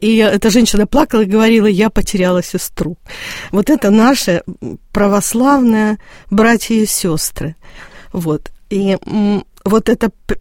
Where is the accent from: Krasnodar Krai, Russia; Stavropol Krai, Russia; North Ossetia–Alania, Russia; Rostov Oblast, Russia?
Rostov Oblast, Russia; Taganrog; Причем я родом из Таганрога, мы земляки с Чеховым. И в момент, вот, когда я родилась в 60-м году